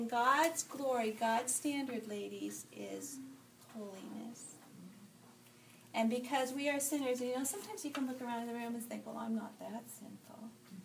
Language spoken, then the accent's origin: English; Minnesota, United States; I grew up in Minnesota.